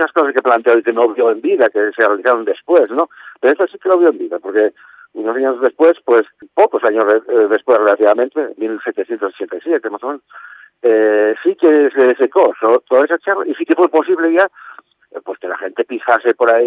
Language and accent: Spanish; Gijón, Asturias, Spain; yo nací en Gijón, pero la calle San Bernardo. Entonces, desde pequeñín, cuando era muy pequeñín, ya con mi familia pasamos a La Viada